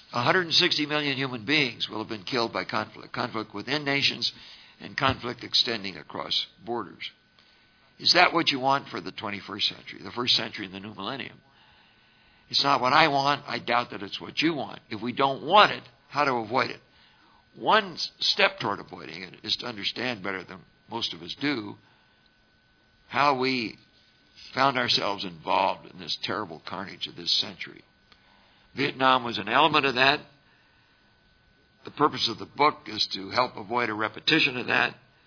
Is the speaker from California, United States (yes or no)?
yes; San Francisco, California, United States; born there; I was born in San Francisco. The city was San Francisco.